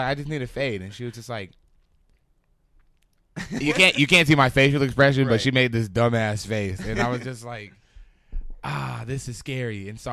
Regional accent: Northridge, California, United States; also born or lived in Ventura; So I'm trying to sell it all with voice right now. I'm from Northridge.

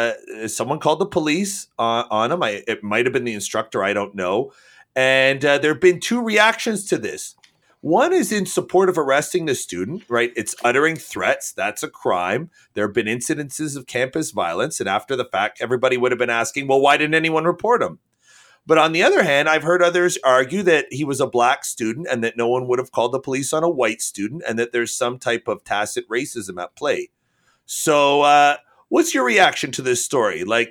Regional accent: Canada; obviously I'm a Canadian

